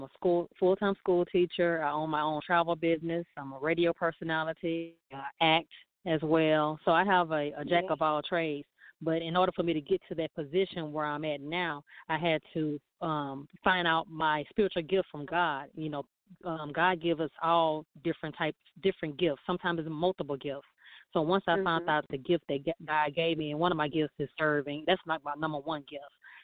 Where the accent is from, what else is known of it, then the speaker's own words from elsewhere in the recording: Houston, Texas, United States; accent: Southern; now in Los Angeles, United States; My family's from Louisiana, but I'm originally from Houston. So that's why I have that Southern accent, because of my family, and I just kept it.